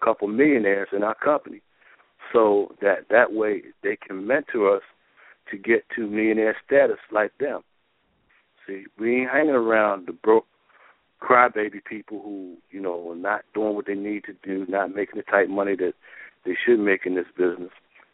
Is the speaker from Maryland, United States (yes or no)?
yes; Baltimore, Maryland, United States; I know back in my hometown in Baltimore